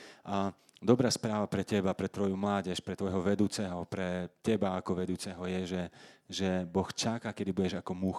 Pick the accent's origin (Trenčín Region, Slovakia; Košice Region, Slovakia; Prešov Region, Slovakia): Prešov Region, Slovakia; Prešov; ja keď som chodil s Ľudkou, svojou manželkou, ona z Košic je, ja som z Prešova